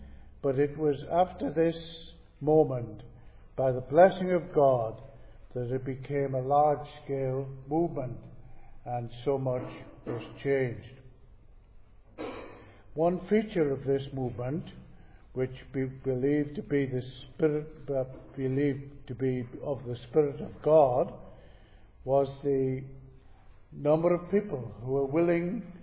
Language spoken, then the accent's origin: English; Gateshead, North East England, United Kingdom; moved away as an adult; now in Northern Ireland, United Kingdom; although I come from Northern Ireland to here, originally I'm from Gateshead, so I am from the northeast